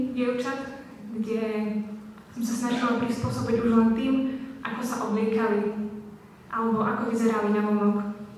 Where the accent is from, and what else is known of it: Levoča, Prešov Region, Slovakia; now in Košice, Slovakia